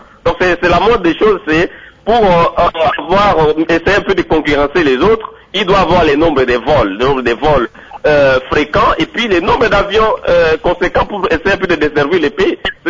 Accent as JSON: {"language": "French", "town": "Mbandaka", "region": "Équateur", "country": "DR Congo", "said": "même chez nous en Bandaka."}